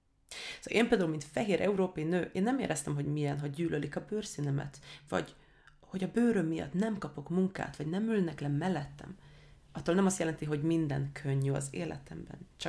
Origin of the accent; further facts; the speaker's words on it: Sweden; Hungarian is a second language; now in Hungary; Szóval nem úgy van, mint mondjuk én jövök, mint svéd Magyarországra, csak akkor valaki mondaná, hogy hé, te svéd, menj vissza Svédországba, akkor azt mondom, hogy oks.